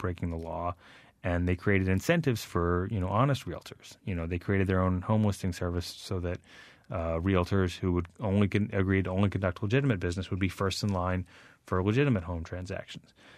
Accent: Lafayette, Louisiana, United States; now in Birmingham, United States; I did a chapter about church in my hometown of Lafayette, Louisiana, where I lived before I moved to Birmingham.

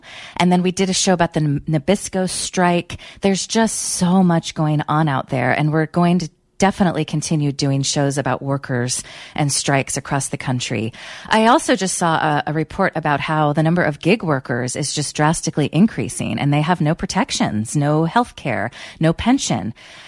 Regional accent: California, United States; I grew up in California, and what I see just pains me. In my neighborhood in San Francisco

